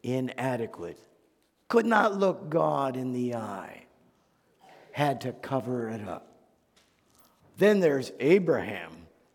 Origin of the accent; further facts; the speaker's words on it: Cleveland, Ohio, United States; Some of you know that I grew up in Cleveland, Ohio, home of the Indians, where my dad was a football coach